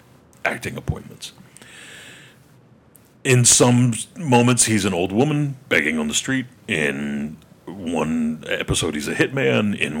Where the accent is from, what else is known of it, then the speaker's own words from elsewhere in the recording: United States; Because I'm American.